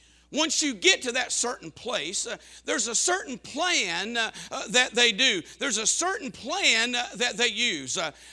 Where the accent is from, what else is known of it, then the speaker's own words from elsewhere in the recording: Alabama, United States; I was from Alabama, never been out of the state.